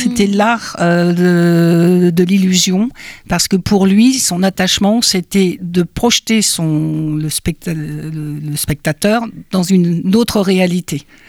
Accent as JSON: {"language": "French", "region": "Brittany", "country": "France", "tie": "born there", "said": "Oui, moi je suis née en Bretagne."}